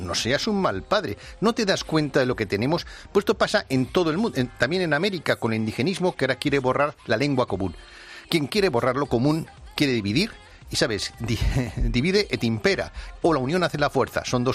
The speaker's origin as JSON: {"language": "Spanish", "country": "Spain", "said": "puede decir cosas que nosotros no podemos decir por ser españoles"}